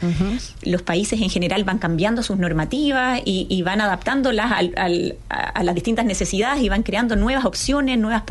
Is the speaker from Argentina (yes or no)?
no; Chile; now in Valencia, Spain; Bueno, junto a mi familia nos trasladamos efectivamente de Chile a vivir en este caso a Valencia, aquí en España.